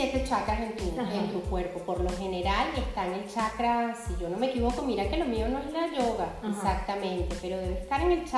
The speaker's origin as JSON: {"language": "Spanish", "town": "Caracas", "region": "Capital District", "country": "Venezuela", "said": "Yo soy de Caracas"}